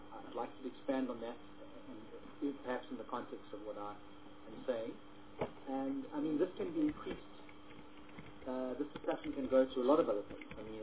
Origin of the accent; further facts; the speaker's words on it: Durban, KwaZulu-Natal, South Africa; I mean, I'm from Durban